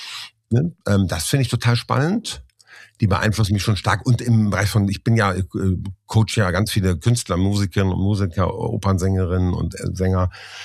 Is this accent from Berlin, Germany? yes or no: no; Hanover, Lower Saxony, Germany; Ich bin ja aus Hannover hier, ne? Bin ja Hannoveraner auch.